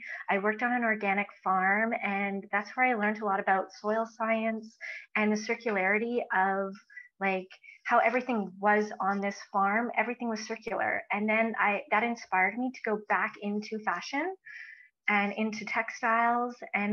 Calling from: Edmonton, Alberta, Canada; I'm calling in from Edmonton, Alberta.

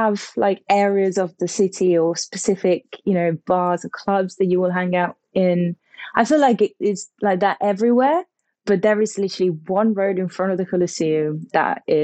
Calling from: London, United Kingdom; We are calling in from London.

